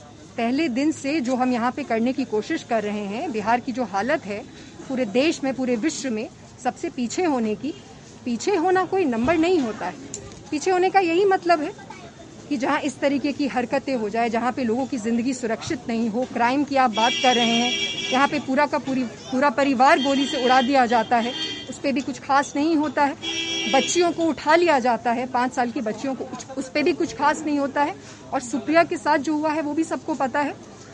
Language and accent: Hindi; Bihar, India; ये कोई पार्टी के तरफ से नहीं कह रही, एक बिहारी होने के नाते कह रही हूँ